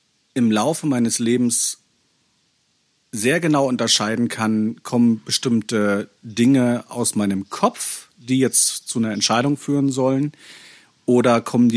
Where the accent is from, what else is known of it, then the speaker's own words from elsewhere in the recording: Northern Germany, Germany; Ich bin ja auch ein Norddeutscher, ne?